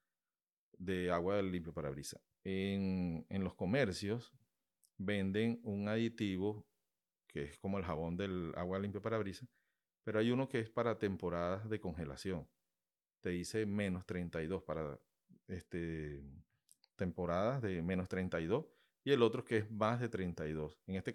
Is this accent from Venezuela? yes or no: yes; Venezuela; moved away; Yo vengo de Venezuela y estoy acostumbrado a que en Venezuela me ahorraba la plata del anticongelante